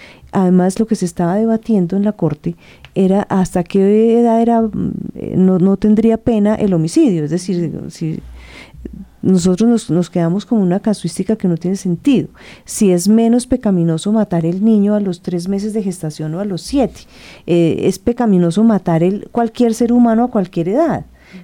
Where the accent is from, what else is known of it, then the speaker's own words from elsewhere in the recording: Colombia; me voy para Medellín por decir algo, y no conozco, y voy con todas las garantías, estoy en mi país